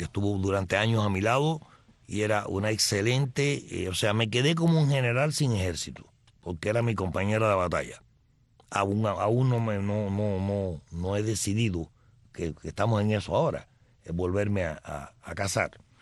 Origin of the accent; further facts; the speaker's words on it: Cuba; Invadir a Cuba de mercado, de supermercado, llenarla de comida, donde mi pueblo coma.